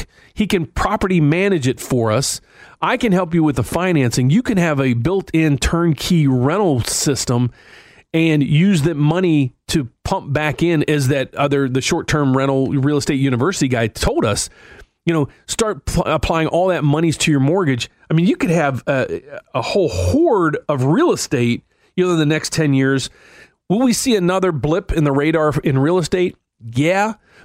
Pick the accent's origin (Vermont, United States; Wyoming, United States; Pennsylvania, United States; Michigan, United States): Pennsylvania, United States; Pittsburgh; I grew up right outside of Pittsburgh.